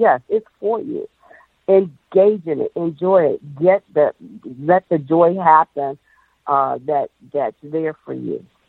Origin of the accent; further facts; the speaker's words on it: Cleveland, Ohio, United States; I'm, by the way, I'm from Cleveland, Ohio.